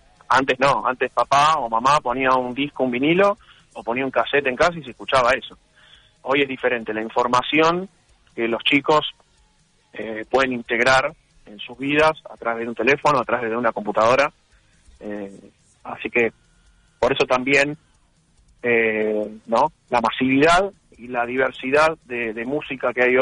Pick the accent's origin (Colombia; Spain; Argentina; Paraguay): Argentina; tratando de subsistir, como todo argentino, en el día a día y nunca bajar los brazos.